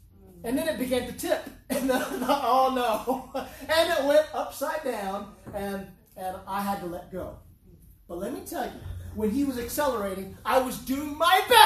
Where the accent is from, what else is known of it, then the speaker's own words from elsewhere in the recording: United States; Listen, I'm an American. I have a blue passport.